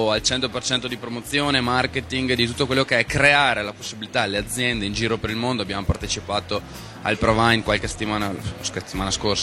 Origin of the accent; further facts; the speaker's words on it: Verona, Veneto, Italy; Io sono di Verona, 100%.